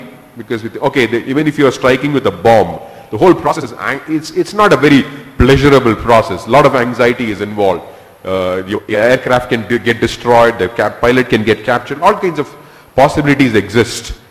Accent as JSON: {"language": "English", "region": "Kerala", "country": "India", "tie": "born or raised there", "said": "since I'm from Kerala, and Kerala is the center of all Ayurveda. So when I was growing up as a child, there would be a lot of Ayurvedic medicines. I rarely grew up on allopathic medicines."}